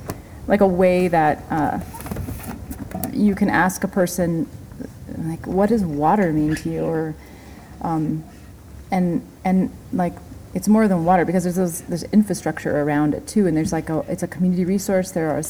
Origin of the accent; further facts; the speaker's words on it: New Mexico, United States; I'm from New Mexico, but coming up to northern New Mexico to live now